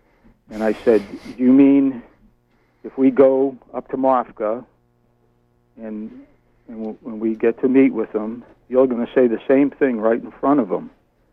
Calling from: Searsmont, Maine, United States; I'm from Searsmont.

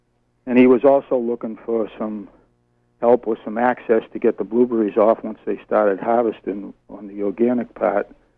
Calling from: Searsmont, Maine, United States; I'm from Searsmont.

